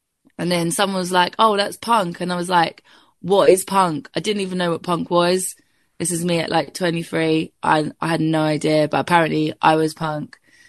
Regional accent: East of England, United Kingdom; I was from Essex. You know, I was just on the council estate.

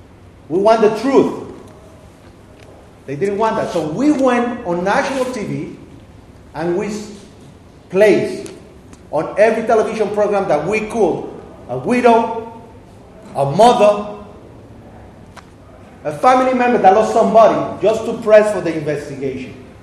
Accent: Puerto Rico; born there; because I was born in Puerto Rico

